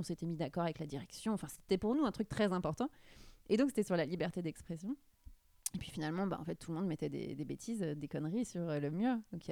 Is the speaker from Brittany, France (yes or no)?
yes; Vannes, Brittany, France; à Vannes, là d'où je viens, dans le lycée